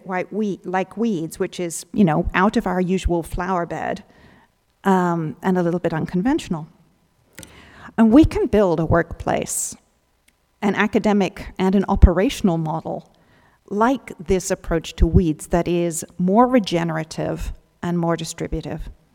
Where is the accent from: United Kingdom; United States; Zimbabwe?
United Kingdom; You've heard of reading tea leaves, and I suppose as a British person I should be able